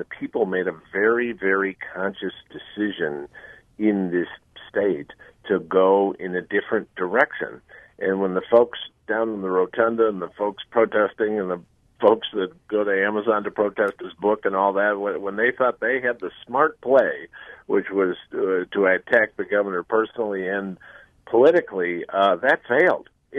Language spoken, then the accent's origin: English; Madison, Wisconsin, United States; I'm in Wausau this morning, and I'm from Madison, and both my parents worked at UW-Madison